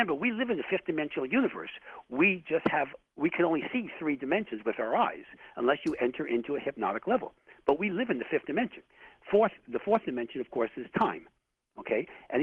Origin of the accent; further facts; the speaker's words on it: Bronx, New York, United States; born there; I was born in the Bronx, okay? So I have a positive attitude towards that borough